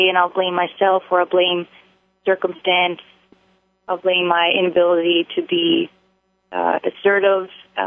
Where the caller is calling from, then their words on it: New York City, New York, United States; I'm calling from New York.